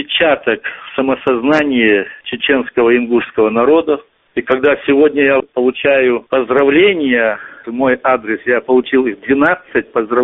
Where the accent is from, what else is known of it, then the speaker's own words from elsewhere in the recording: Kazakhstan; born there; Хотя я сам родился в Казахстане в 1952 году